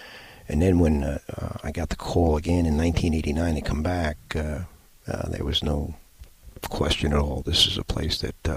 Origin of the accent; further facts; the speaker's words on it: New York, United States; As a high school player growing up in New York, everything was around the Northeast or the ACC or UCLA.